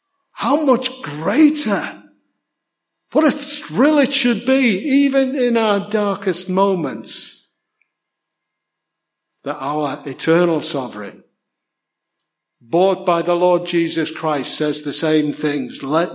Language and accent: English; Liverpool, North West England, United Kingdom; born there; My passport says that I was born in Liverpool.